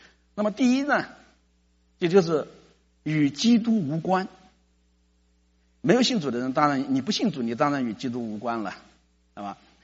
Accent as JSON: {"language": "Chinese", "country": "China", "lives_now": "Los Angeles, United States", "said": "我是中国人，我就拿中国护照，我也希望我们的护照确实能这么牛。"}